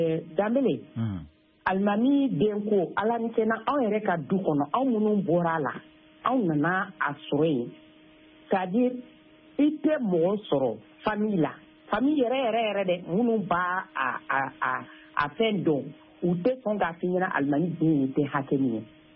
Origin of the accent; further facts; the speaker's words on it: Mali; bon moi d'abord je suis vraiment une malienne je suis une malienne